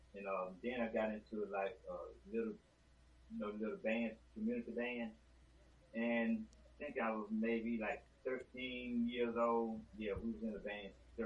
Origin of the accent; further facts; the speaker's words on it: Macon, Georgia, United States; born there; Well, I was born in Macon, Georgia, right here in this country town.